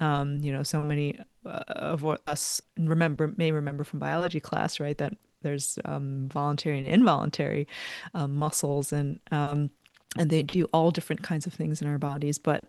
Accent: New York, United States; And we grew up, my brother and I grew up on Long Island in New York, and we were immersed in water and swimming since a very young age

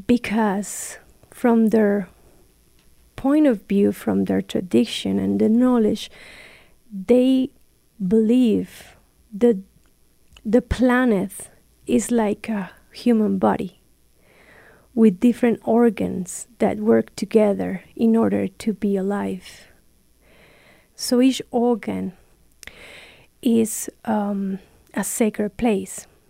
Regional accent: Colombia; I'm a filmmaker from Colombia

